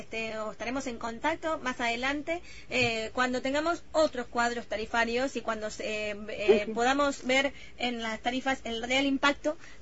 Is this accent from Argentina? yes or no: yes; Argentina